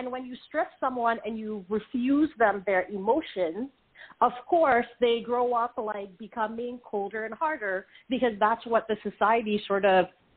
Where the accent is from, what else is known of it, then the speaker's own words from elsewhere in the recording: Sierra Leone; moved away; growing up in Sierra Leone, like my dad was basically an amateur historian.